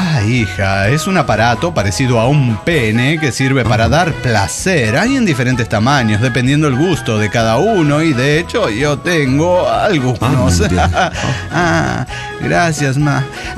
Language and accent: Spanish; Buenos Aires, Argentina; de Buenos Aires, Argentina. Bueno, vengo con otro clásico.